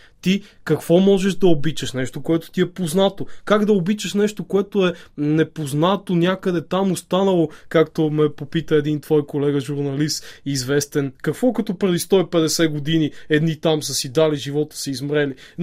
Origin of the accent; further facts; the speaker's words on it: Vratsa Province, Bulgaria; понеже съм от Врачанско